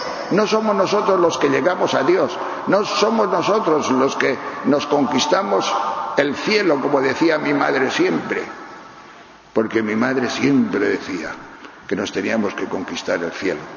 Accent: Tejerina, Castile and León, Spain; don Rufo, el cura de Tejerina, la provincia de León, mi pueblo

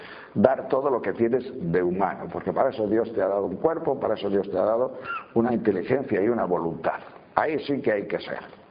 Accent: León, Castile and León, Spain; por lo menos en mi tierra, en León, que hace frío.

